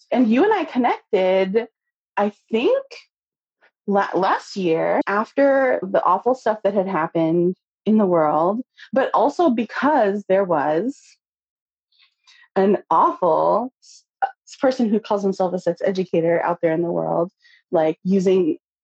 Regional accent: Makati, Metro Manila, Philippines; born there; I was born in Makati.

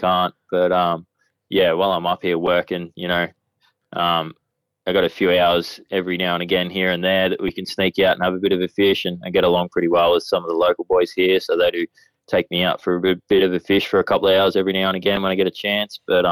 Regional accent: Bacchus Marsh, Victoria, Australia; now in Cairns, Australia; But yeah, I grew up in Bacchus Marsh, just out of Melbourne, and my family's still there.

